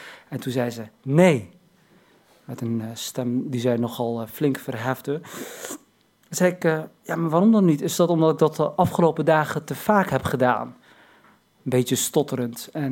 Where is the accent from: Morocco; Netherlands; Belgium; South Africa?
Morocco; Maar ik wil wel benadrukken, ik ben geen Turk, maar een Marokkaan.